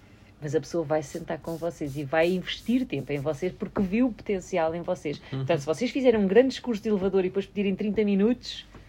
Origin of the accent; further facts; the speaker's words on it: Portugal; nós, enquanto portugueses e os portugueses que estão fora, nós trabalhamos arduamente